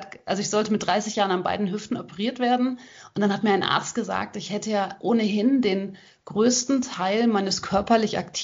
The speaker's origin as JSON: {"language": "German", "town": "Hagen", "region": "North Rhine-Westphalia", "country": "Germany", "said": "ich komme aus Hagen, wie … ihre gesamte Band eben auch."}